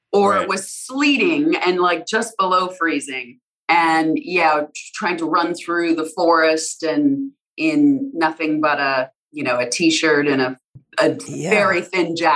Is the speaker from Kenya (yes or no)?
no; Alberta, Canada; now in United States; Well, I'm American now too, but I grew up in Alberta.